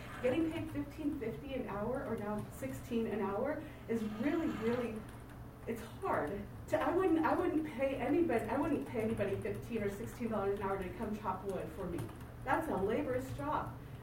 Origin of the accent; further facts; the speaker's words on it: California, United States; So I'm from Trinity County.